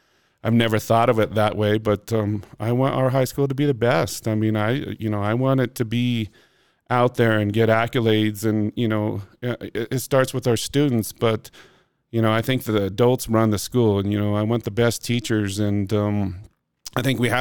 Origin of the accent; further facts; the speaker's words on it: Alamosa, Colorado, United States; I came to Center in 1997 and I had no clue, and I grew up in Alamosa